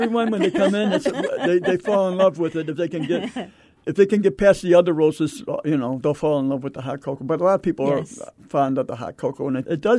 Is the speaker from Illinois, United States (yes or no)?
yes; Chicago, Illinois, United States; I'm from Chicago.